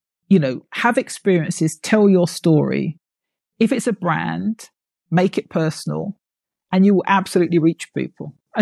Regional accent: United Kingdom; I'm like, I'm British. I hate talking about myself.

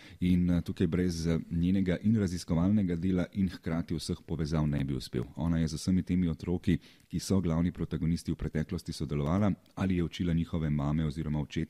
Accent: Kranj, Upper Carniola, Slovenia; recimo sam prihajam iz Kranja

